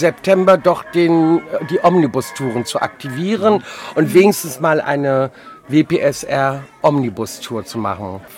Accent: Mecklenburg-Vorpommern, Germany; Wir kommen aus Mecklenburg.

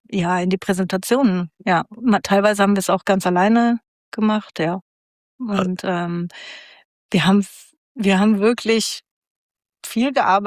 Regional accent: Frankfurt, Hesse, Germany; Also als Frankfurterin hat man die Berge jetzt nicht unbedingt so um die Ecke.

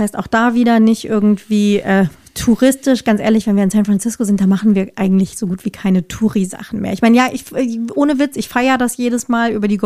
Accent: Marburg, Hesse, Germany; ich habe dahin mehr verwurzelt verwurzeltes Gefühl als in meiner Heimatstadt Marburg.

